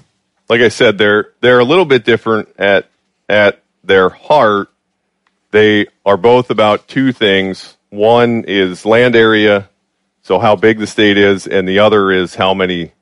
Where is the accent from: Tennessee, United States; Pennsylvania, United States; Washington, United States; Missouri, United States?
Pennsylvania, United States; I grew up in Pennsylvania.